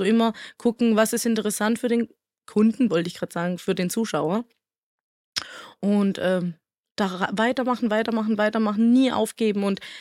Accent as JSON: {"language": "German", "region": "Sicily", "country": "Italy", "second_language": "German", "said": "ich komme ja aus Süditalien, Sizilien, und da spricht man ganz anders. Also wir schwätzen ja auch auf Schwäbisch, so das ist unser Dialekt. Und bei mir in Sizilien habe ich das sizilianische Dialekt."}